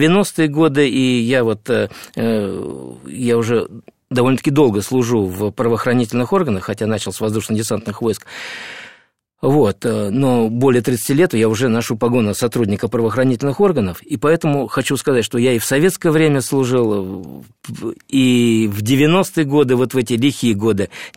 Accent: Moscow, Russia; born there; я родился в Москве. Точнее, сейчас это стало Москвой, Косино, это ближайшее Подмосковье бывшее.

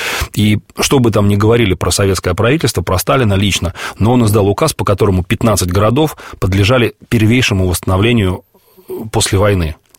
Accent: Pskov, Pskov Oblast, Russia; поскольку сам я родом из Пскова, и все, что связано с моей родной землей, мне так или иначе близко

